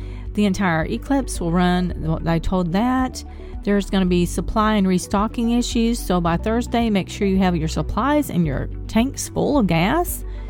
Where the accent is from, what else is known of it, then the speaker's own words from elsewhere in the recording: Arkansas, United States; See, I live in Mountain Home, Arkansas. As if you couldn't tell by my voice that I'm from Arkansas. I don't know. I don't really think I have an accent